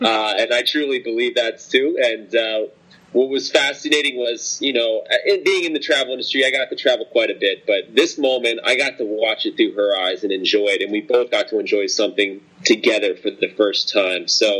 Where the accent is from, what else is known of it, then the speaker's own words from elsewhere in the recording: Pennsylvania, United States; Yeah, we're from Central PA, so you can say that around our family.